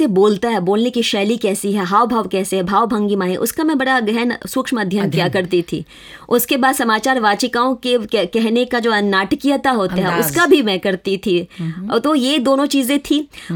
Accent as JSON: {"language": "Hindi", "region": "Bihar", "country": "India", "tie": "born or raised there", "first_language": "Maithili", "second_language": "Hindi", "said": "वहाँ मेरा जन्म हुआ, पालन पोषण वहीं हुआ। तो मिथिला की माटी में रची बसी मैथिली मेरी मातृभाषा है"}